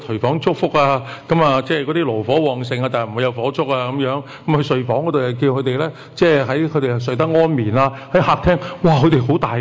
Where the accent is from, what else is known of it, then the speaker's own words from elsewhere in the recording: Hong Kong; 我谂我哋香港人会容易啲明白嘅。